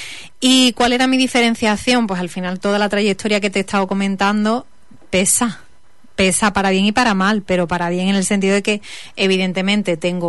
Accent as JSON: {"language": "Spanish", "town": "Huelva", "region": "Andalusia", "country": "Spain", "said": "en el que empecé a estudiar que a Huelva no volvía. O sea, pero básicamente no porque no me gustase mi tierra, porque evidentemente me gustaba tanto que he vuelto"}